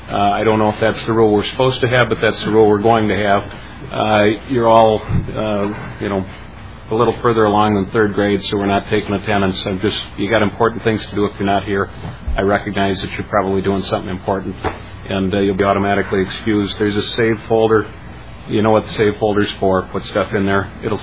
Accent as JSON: {"language": "English", "town": "Inver Grove Heights", "region": "Minnesota", "country": "United States", "said": "I'm from Invergrove Heights."}